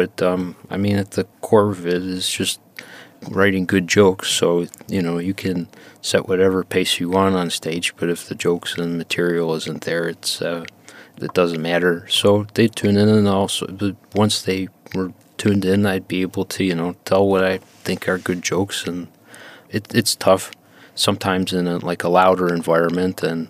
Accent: Buffalo, New York, United States; It seemed a lot like where I grew up in Buffalo, with the a former kind of industrialized place.

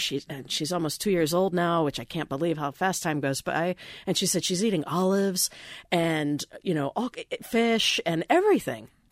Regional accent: Indiana, United States; part of my childhood, I grew up in the Midwest, in Indiana, and I mean, we only had frozen fish unless it was something that came out of a local creek or river

